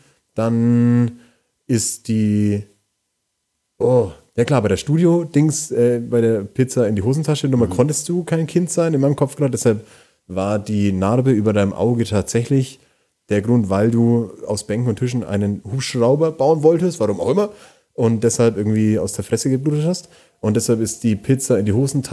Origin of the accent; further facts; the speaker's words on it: Bavaria, Germany; Ich komme aus Landkreis Fürth